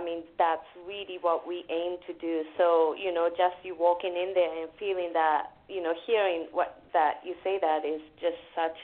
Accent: Gunma, Japan; now in Brooklyn, United States; I'm from Gunma, which is about 2 hours north of Tokyo. So I grew up in a borderline kind of like suburb and rural area of Japan.

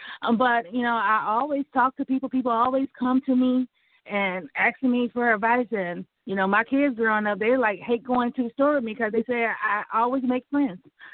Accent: Lansing, Michigan, United States; Well, I grew up in Lansing, Michigan. My mom was a single parent, and we grew up in Rio Road.

